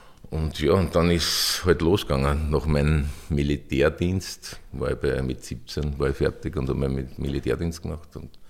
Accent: Reisdorf, Lower Austria, Austria; Ich bin auch Waldviertler, bin in Reisdorf geboren, das gehört zum Bezirk Horn, Gemeinde Berneck, Geras ist vielleicht ein bisschen bekannter.

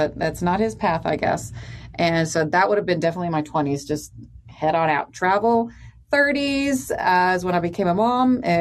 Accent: Argentina; Yeah, that was a big one growing up in South America.

